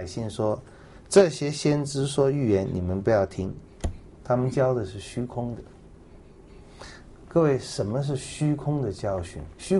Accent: China; 各位说的不好听，我们中国人不也这样想吗？

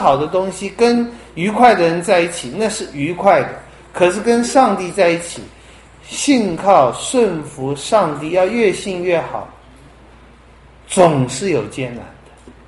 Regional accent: China; 各位，我们中国人说，外行看热闹，内行看门道。

